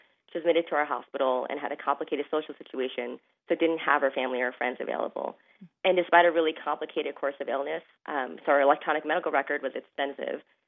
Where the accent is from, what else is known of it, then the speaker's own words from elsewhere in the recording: New York, United States; I'm originally from New York, but I'm learning a lot about Ohio now.